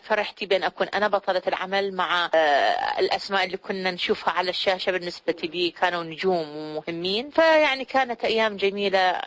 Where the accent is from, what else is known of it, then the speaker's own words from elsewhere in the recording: Iraq; moved away; يعني أنا الآن كعراقية مستعدة أعيش بدون مي، بدون نفط، بدون كهرباء